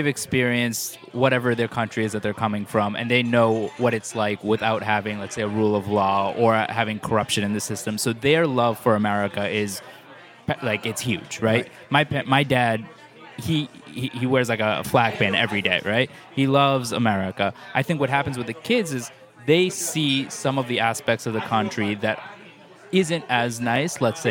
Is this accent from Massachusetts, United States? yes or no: yes; Worcester, Massachusetts, United States; I grew up in Worcester, Massachusetts. Very meritocratic city.